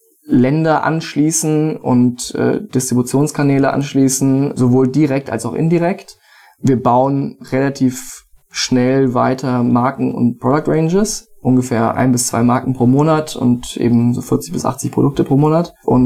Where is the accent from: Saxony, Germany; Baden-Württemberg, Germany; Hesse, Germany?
Hesse, Germany; Wiesbaden; Aus Wiesbaden.